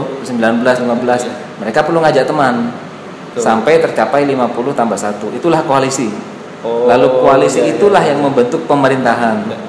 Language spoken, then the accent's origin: Indonesian; Sumenep, East Java, Indonesia; Di kampung halaman saya di Sumenep